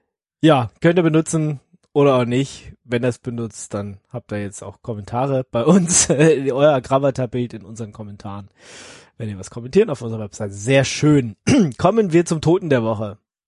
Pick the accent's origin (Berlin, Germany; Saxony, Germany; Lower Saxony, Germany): Berlin, Germany; Ich bin eben Berliner